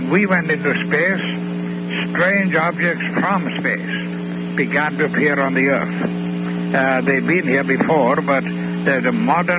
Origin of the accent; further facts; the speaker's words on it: Wales, United Kingdom; also born or lived in London / California; now in United States; As you heard, I was born and raised in the land of Wales, and then moved to London, and finally to California.